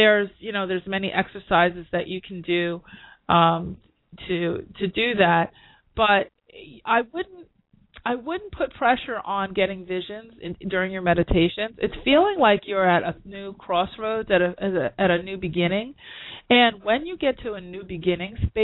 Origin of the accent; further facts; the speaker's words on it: New York, United States; when I'm in New York – and I'm a New Yorker, but I know better, you know, I know.